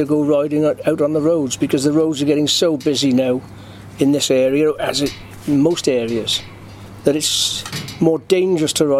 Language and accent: English; Northern Ireland, United Kingdom; I was born in Northern Ireland, and born in 1956. And obviously my dad had a farm here then